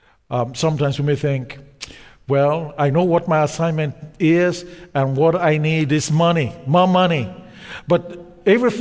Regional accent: Nigeria; growing up in Nigeria as a young person, we used to play soccer

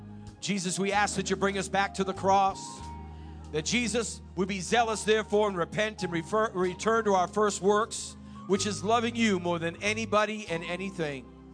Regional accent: New England, United States; and I'm from New England. And in New England, everyone's very stoic.

